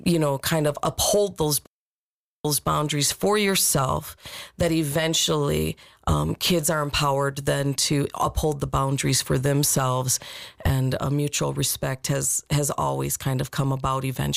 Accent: Kenosha, Wisconsin, United States; born there; I was born in Kenosha, if that tells you.

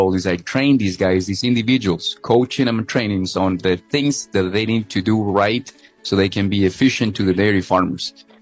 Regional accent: Ecuador; first language Spanish; English is a second language; now in United States; So I'm from Ecuador, South America, so I speak the language.

